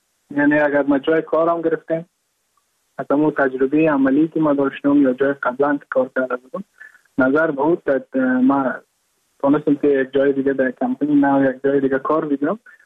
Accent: Mazar-i-Sharif, Balkh, Afghanistan; now in Goa, India; از مزار شریف هستم، از قریه شیرآباد که از قریه دورافتاده مزار شریف بلخ می باشم، که من در سال 2019 ماه جون به هندوستان آمدم

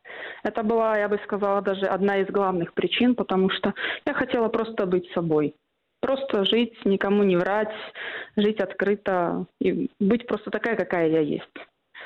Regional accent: Belarus; Но и за это я, как белоруска, очень благодарна, потому что дома в Беларуси у меня и такой возможности не было.

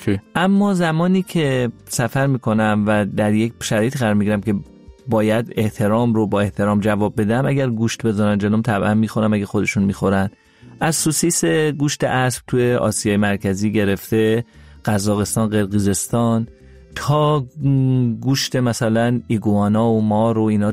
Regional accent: Iran; ما ایرانی هستیم

